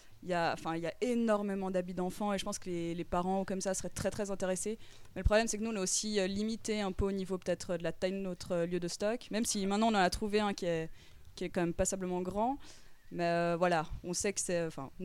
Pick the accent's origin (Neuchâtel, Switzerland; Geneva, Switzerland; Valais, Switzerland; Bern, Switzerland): Geneva, Switzerland; moi, en fait, je viens de Genève, à la base. Donc, j'étudiais à l'université de Genève. Et en fait, j'ai commencé des études à Lausanne, en septembre, à la HEP.